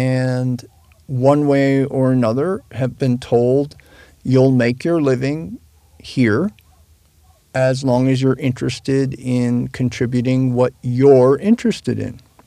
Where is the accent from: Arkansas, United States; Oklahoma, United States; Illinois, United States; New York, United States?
New York, United States; New York City; moved away as an adult; And I am living a lifestyle in another country, no longer in my hometown of New York City